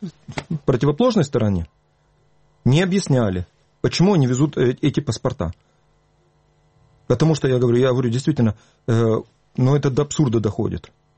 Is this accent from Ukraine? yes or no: yes; Crimea, Ukraine; Я коренной крымчанин, я родился в Крыму. В Крыму могилы моих прадедов, дедов. Я остаюсь в Крыму. Это моя территория, это моя земля, это моя родина. Там, где я родился.